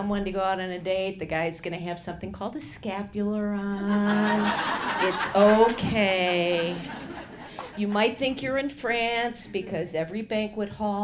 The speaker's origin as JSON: {"language": "English", "town": "Chicago", "region": "Illinois", "country": "United States", "tie": "born or raised there", "lives_now": "Orland Park, United States", "said": "North Side for about 15 years, and I live in Orland Park now. People always ask me, what is it like growing up on the South Side?"}